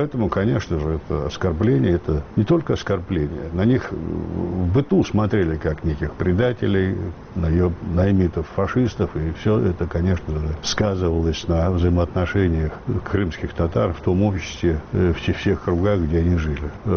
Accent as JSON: {"language": "Russian", "region": "Altai Krai", "country": "Russia", "tie": "born or raised there", "said": "Я жил в детстве в Алтайском крае"}